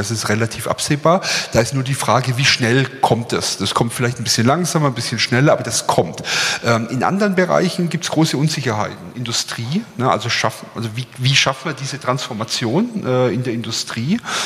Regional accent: Bavaria, Germany; ich bin ja Bayer. Ich bin Franke

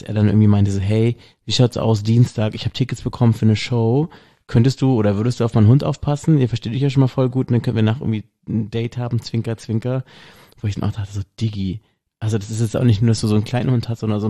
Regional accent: Baden-Württemberg, Germany; bei uns im Schwarzwald

